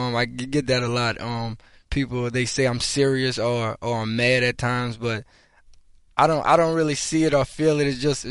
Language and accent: English; New Orleans, Louisiana, United States; now in Philadelphia, United States; But I'm from the New Orleans area, so that's like 4.5-5 hours from here. So it feels good to be close.